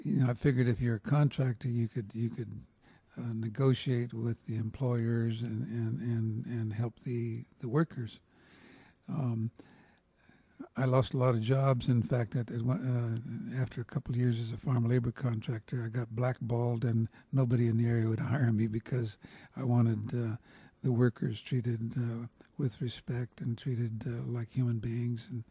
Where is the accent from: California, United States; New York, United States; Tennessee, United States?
California, United States; Hollister; also born or lived in San Juan Bautista; In San Benito County, in Hollister. The San Juan Bautista did not have a high school, so I went to high school in Hollister